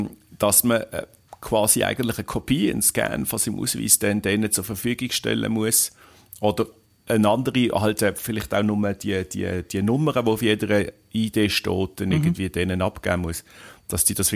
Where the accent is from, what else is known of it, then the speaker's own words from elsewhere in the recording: Switzerland; als Schweizer